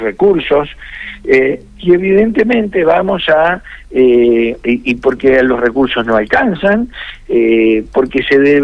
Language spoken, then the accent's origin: Spanish; Santa Fe, Argentina; porque vivimos en Argentina, somos santafesinos, vivimos acá.